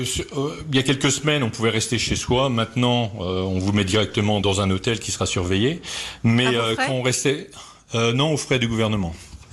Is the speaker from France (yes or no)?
yes; France; En tant que Français, on a toujours un esprit un petit peu rebelle